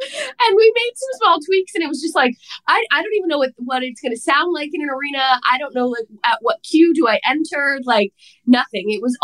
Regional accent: New Jersey, United States; I don't know if you know, but I'm from New Jersey.

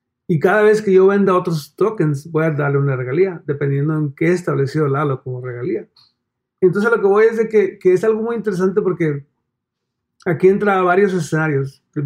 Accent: Mexico; particularmente para mí, México, que yo siendo mexicano, me interesa mucho ese cambio

